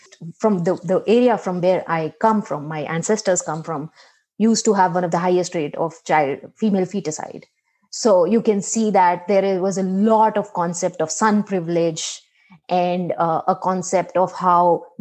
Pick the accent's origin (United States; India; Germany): India; as an Indian brown woman who knows how it is to be pregnant and how family plays a big role